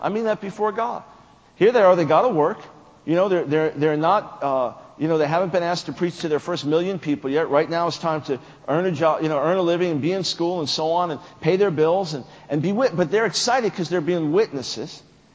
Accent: New York, United States; I'm from New York, man. That's a different atmosphere for me.

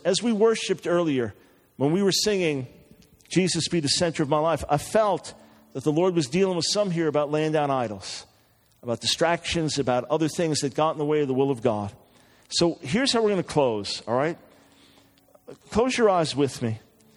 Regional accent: New York City, New York, United States; being a New Yorker, loving the city, it was really important to me for us to be there.

